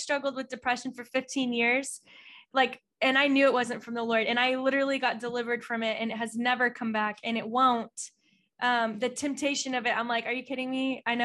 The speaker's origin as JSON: {"language": "English", "region": "Texas", "country": "United States", "said": "I'm Texan."}